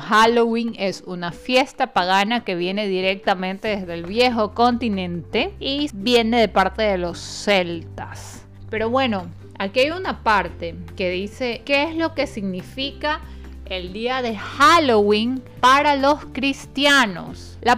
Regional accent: Ecuador; Pero como somos ecuatorianos, no hacemos caso

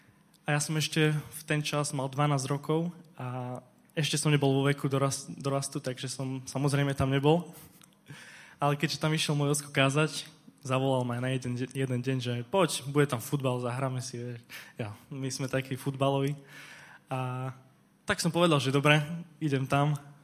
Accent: Košice, Košice Region, Slovakia; mám 18 rokov a pochádzam z Košíc.

